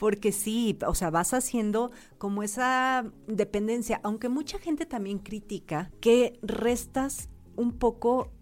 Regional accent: Mexico; como buena mexicana se me hizo fácil pedir chile

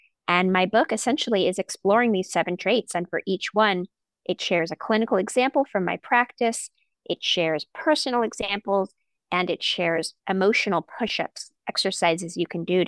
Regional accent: California, United States; I grew up in Silicon Valley.

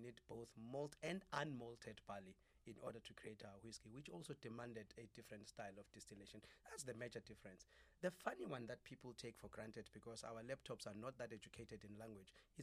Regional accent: Stanger, KwaZulu-Natal, South Africa; born there; No, I was born in Stenga, Kwatuguza.

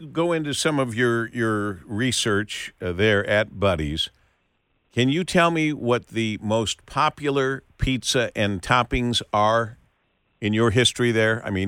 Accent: Monroe, Michigan, United States; Because I grew up in Monroe, Michigan, and all I ever heard about was New York-style pizza and Chicago-style pizza.

